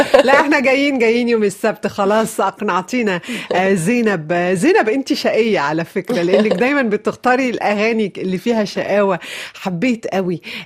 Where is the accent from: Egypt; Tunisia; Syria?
Tunisia; وانا تونسي